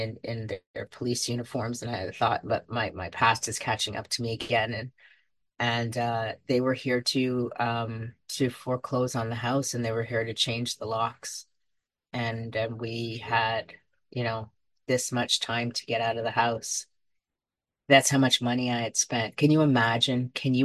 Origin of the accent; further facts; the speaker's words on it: Jamaica; born there; I was born in Jamaica, you know, 19 to picture it, Jamaica, 1971.